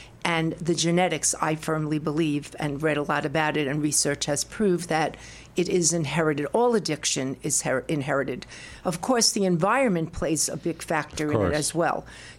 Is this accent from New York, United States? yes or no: yes; Brooklyn, New York, United States; now in Asheville, United States; Yes, I come from Brooklyn, New York, and I'm proud of my accent.